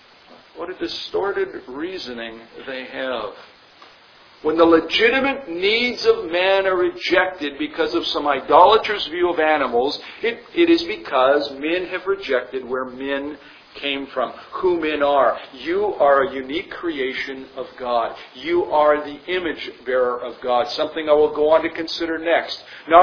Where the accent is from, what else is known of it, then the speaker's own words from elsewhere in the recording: Canada; because I'm from Canada.